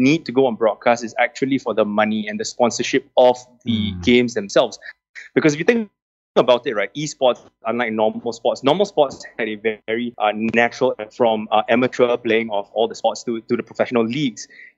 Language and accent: English; Singapore; I am Singaporean through and through, born and bred, very proudly so.